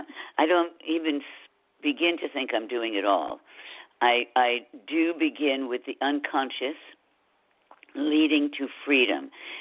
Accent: New Haven, Connecticut, United States; And I grew up in New Haven, and somebody at Yale had written a very strong book about you've created your disease.

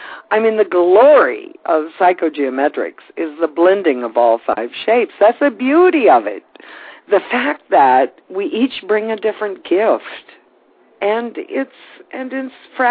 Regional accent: Indiana, United States; And I grew up in Indiana, and my friends from Iowa were very similar at Northwestern.

